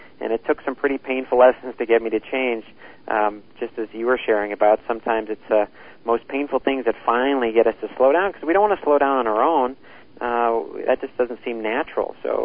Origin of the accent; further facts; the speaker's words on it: Albuquerque, New Mexico, United States; born there; I was born in Albuquerque, New Mexico.